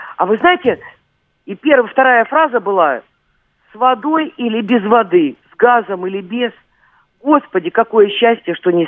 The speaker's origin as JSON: {"language": "Russian", "region": "Western Ukraine", "country": "Ukraine", "tie": "born there", "said": "я пела на языке своей родины, я родилась на Западной Украине."}